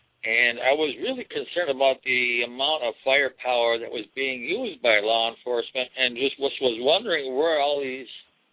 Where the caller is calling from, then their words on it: Wisconsin, United States; I'm calling from Wisconsin. Right.